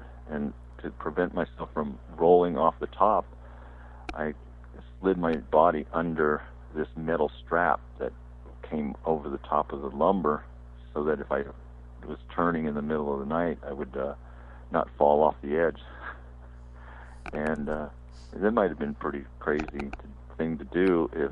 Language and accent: English; Fremont, California, United States; also born or lived in Redwood City; Yeah, Fremont and in the South Bay Area